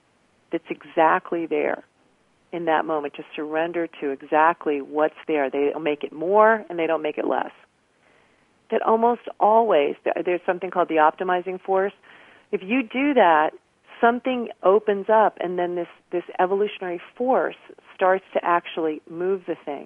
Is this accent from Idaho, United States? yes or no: no; Garden City, New York, United States; I grew up in Garden City, Long Island. Which you know where that is, and had a really nice, sort of waspy, upper middle class family.